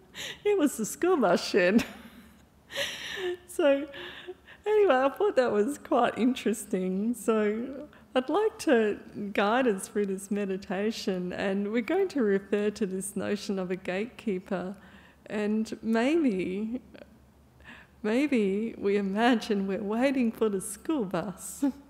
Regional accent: Narrogin, Western Australia, Australia; So I grew up in Narrogin, and I used to catch a school bus every morning.

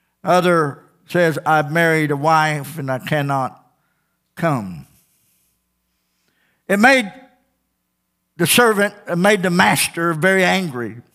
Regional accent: Missouri, United States; I grew up here in Missouri, and morning was called breakfast.

